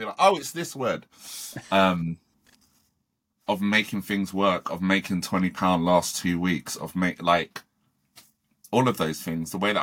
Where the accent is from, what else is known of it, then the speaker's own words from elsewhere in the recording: Croydon, London, United Kingdom; It wasn't that hard. I'm from Croydon. I know how to fight.